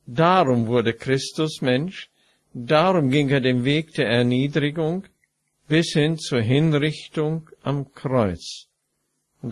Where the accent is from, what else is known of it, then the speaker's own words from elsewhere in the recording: North Rhine-Westphalia, Germany; born there; Ich bin geboren im Münsterland, Nordrhein-Westfalen.